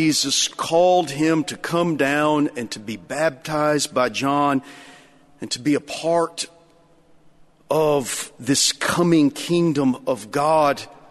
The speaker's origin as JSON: {"language": "English", "town": "Lubbock", "region": "Texas", "country": "United States", "said": "I was from Lubbock. We talk funny out there."}